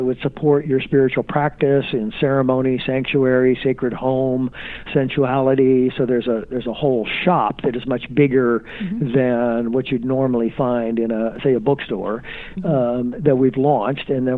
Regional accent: Rockford, Illinois, United States; I began in my journey and in my work with a performing arts center that I founded in my hometown of Rockford, Illinois

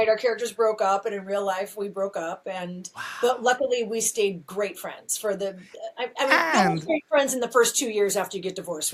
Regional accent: Norco, California, United States; also born or lived in Long Beach; I was born in Long Beach, California, and lived in that Orange County area for the first 7 years. And then we moved to Norco, and which is this little cow town, an hour and about 15 minutes southeast of Los Angeles.

